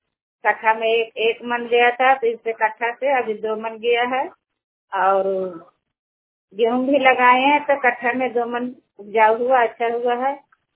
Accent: Nawada, Bihar, India; मेरा गांव पकड़िए पड़ता है, पंचायती सेवा करना है, ब्लॉक नारजीगंज है और जिला नवादा।

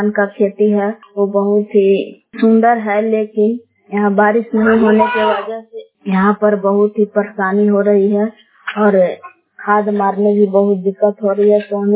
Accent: Belaon, Bihar, India; ग्राम बेलाव जिला कैमूर भभुआ की निवासी हूँ।

